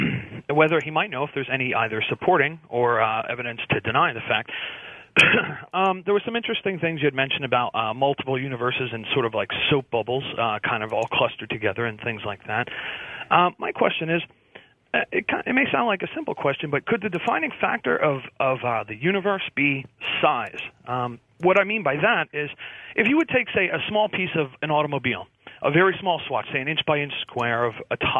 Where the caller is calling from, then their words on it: Pennsylvania, United States; I'm calling from Pennsylvania.